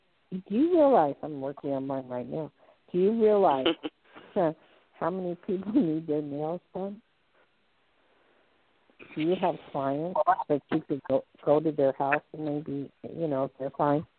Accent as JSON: {"language": "English", "town": "New York City", "region": "New York", "country": "United States", "said": "I tried real hard to get rid of my accent because I used to speak like I walk and I talk and I come from New York and West 44th, 3rd Avenue"}